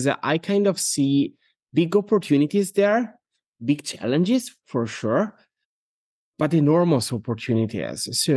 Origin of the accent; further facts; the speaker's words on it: Italy; I'm from Italy